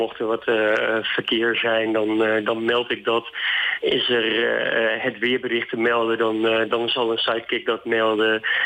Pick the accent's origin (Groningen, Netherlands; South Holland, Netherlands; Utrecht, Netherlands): Groningen, Netherlands; om mij als Groninger richting Hilversum te krijgen voor een nachtje